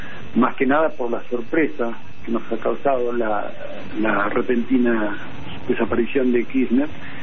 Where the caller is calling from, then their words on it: Esquel, Chubut, Argentina; de Esquel.